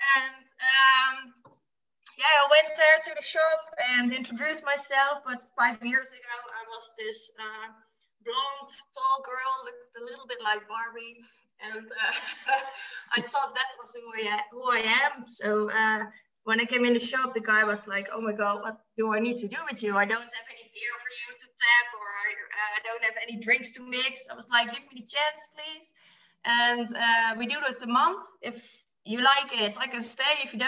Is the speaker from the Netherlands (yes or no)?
yes; Netherlands; I'm from the Netherlands.